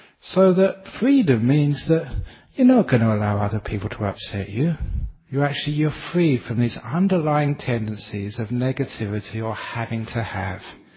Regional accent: England, United Kingdom; born there; I was born in England, and my favourite food was fish and chips.

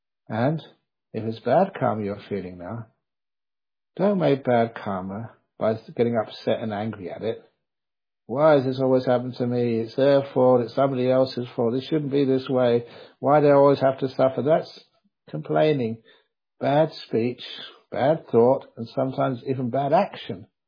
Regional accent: London, United Kingdom; also born or lived in Cambridge; Because in time I was brought up in London and the University at Cambridge. You don't have mosquitoes in London.

